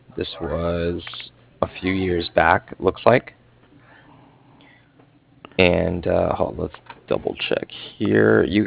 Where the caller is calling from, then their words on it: Cardiff, Wales, United Kingdom; And I'm calling from Cardiff.